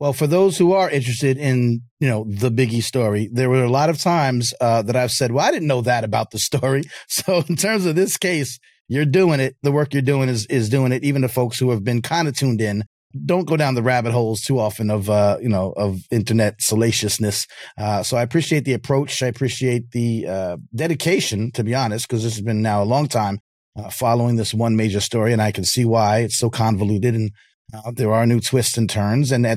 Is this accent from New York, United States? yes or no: yes; New York, United States; you're from New York, I'm from New York.